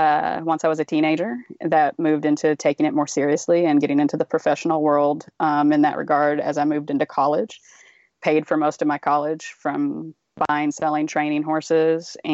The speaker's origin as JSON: {"language": "English", "region": "Texas", "country": "United States", "tie": "born or raised there", "said": "But I grew up in Texas. I grew up in horse country. So I grew up around horses, have loved horses my whole life."}